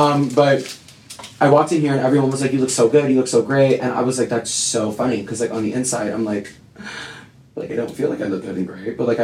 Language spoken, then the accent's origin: English; Florida, United States; So I'm from Florida.